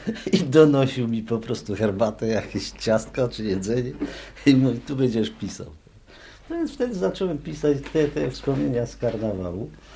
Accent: Chorzów, Silesian Voivodeship, Poland; born there; Ja urodziłem się na Śląsku w Chorzowie.

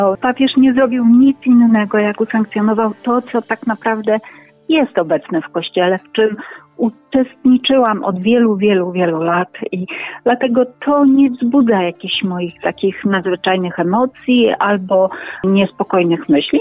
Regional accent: Opole Voivodeship, Poland; ja pochodzę z diecezji opolskiej

